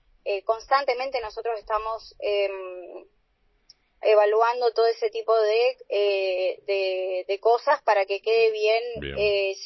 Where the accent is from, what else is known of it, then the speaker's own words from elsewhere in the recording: Río Gallegos, Santa Cruz, Argentina; nosotros, los que somos de acá, de Gallegos, estamos tan acostumbrados a circular en ese lugar de una misma manera por muchos años